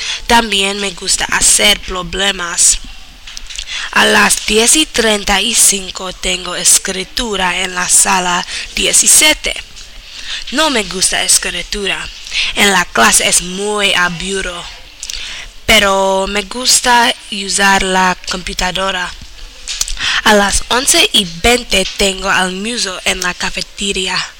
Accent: Nantucket, Massachusetts, United States; Spanish is a second language; soy de Nantucket, Massachusetts.

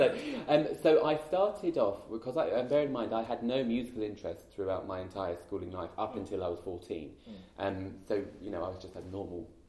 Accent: Epsom, South East England, United Kingdom; I'm from Epsom in Surrey, so it's not far.

